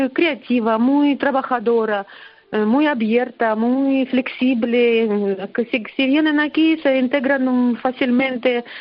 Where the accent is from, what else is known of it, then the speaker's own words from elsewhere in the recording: Donetsk, Donetsk Oblast, Ukraine; Spanish is a second language; yo de origen soy de Donetsk, de famoso Donetsk, de esta zona de problemas